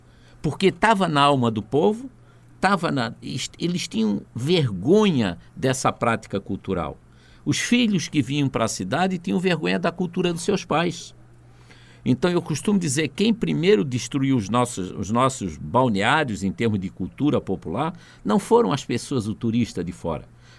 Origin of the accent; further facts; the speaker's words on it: Enseada de Brito, Santa Catarina, Brazil; born there; Eu, como tantos desses indivíduos, nascido em Enseada de Brito